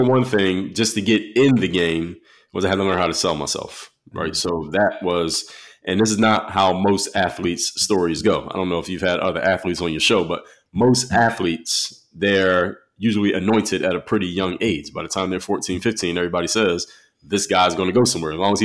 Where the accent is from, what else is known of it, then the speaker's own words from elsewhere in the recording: Philadelphia, Pennsylvania, United States; Grew up in Philadelphia, played every sport growing up.